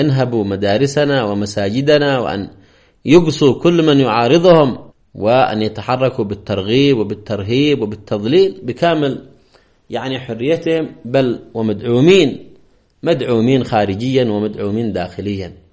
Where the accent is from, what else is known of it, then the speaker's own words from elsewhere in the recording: Yemen; بلدنا اليمن